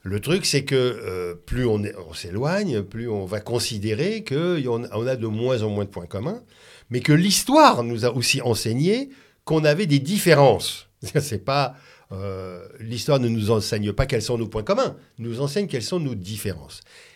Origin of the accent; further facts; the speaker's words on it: Paris, Île-de-France, France; born there; je suis né à Paris, dans le 10e. Je suis né dans le Faubourg Saint-Denis, juste à côté, quand même, hein, rue des Petites Écuries. Donc, non, je suis né... Juif. Alors, je suis né français.